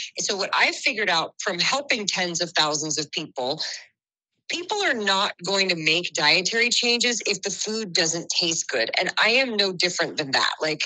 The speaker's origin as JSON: {"language": "English", "region": "Virginia", "country": "United States", "said": "I'm from the South, from Virginia, and I'm half Italian as well"}